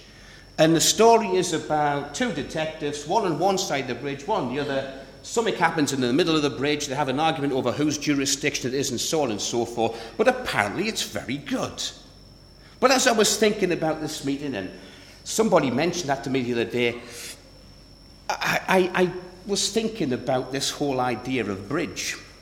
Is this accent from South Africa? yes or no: no; Newcastle, North East England, United Kingdom; accent: Geordie; I'm a special Englishman. You see, I'm a Geordie.